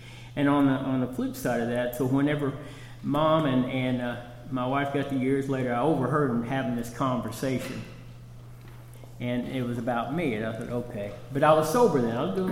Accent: Kansas, United States; But I'm a boy from Kansas, and I know what tornadoes are, and I've seen the damage behind those.

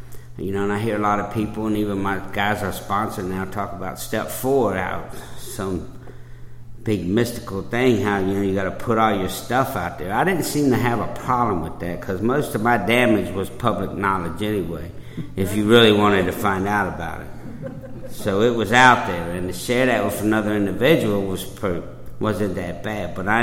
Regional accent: Chesapeake, Virginia, United States; I'm from here, I grew up in South Norfolk

